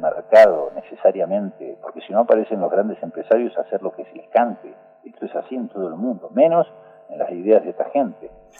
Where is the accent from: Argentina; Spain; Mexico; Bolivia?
Argentina; lo que perdemos somos los argentinos y las argentinas.